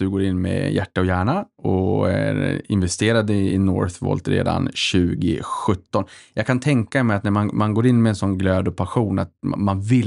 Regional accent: Boden, Norrbotten County, Sweden; moved away as an adult; now in Stockholm, Sweden; jag är ju uppväxt i Boden.

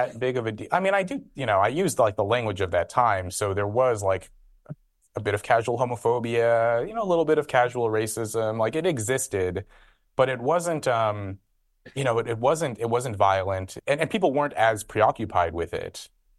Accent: Red Bluff, California, United States; where I grew up in Red Bluff, none of them, like zero.

